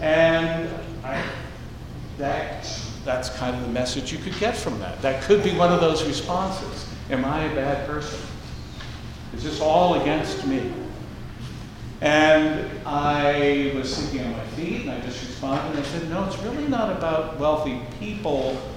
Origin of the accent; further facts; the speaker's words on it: North Massapequa, New York, United States; I grew up in Long Island and I didn't realize until just a few years ago that where I lived and grew up in the middle of the island, not a particularly wealthy area, sort of very middle class, right near Levittown, North Massapequa, not even Massapequa, North Massapequa.